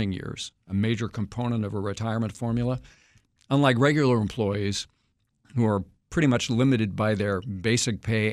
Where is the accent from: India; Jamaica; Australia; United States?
United States; I get an assignment in a field office, for example, that's outside my hometown, which is near Kansas City.